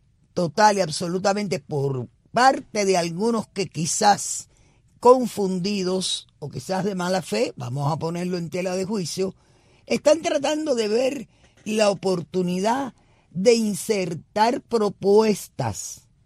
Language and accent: Spanish; Cuba; Si yo, como cubana, tú me negaste a mí mi derecho como cubana, si yo para entrar en mi país tengo que pedir un visado